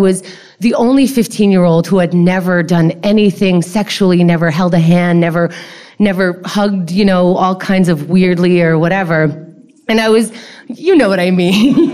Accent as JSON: {"language": "English", "town": "Queens", "region": "New York", "country": "United States", "accent": "Queens", "said": "much more Queens telling this story than I normally sound in real life. Please talk to me after so you can hear that. This is not my true accent. It's just the 15-year-old in me coming out."}